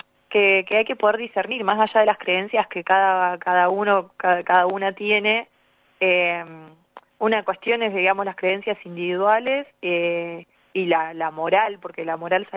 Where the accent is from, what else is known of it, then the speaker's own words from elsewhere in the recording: La Plata, Buenos Aires Province, Argentina; Yo soy de La Plata, así que recién llegando a mi casa.